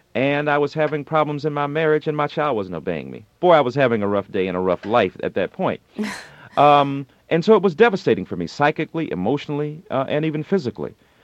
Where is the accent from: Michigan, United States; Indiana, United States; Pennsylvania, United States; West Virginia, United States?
Michigan, United States; Detroit; I grew up in Detroit during the 60s and 70s when Motown was reigning